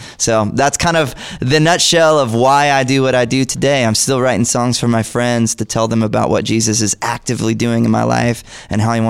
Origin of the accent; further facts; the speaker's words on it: Georgia, United States; I grew up in Georgia. It's pretty far from here.